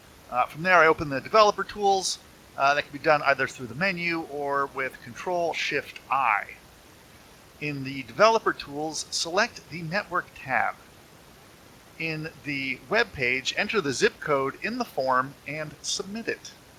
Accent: California, United States; I'm a Californian

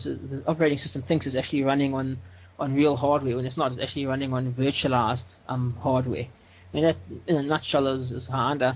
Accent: South Africa; I'm from South Africa and I'm an open source developer and solution architect.

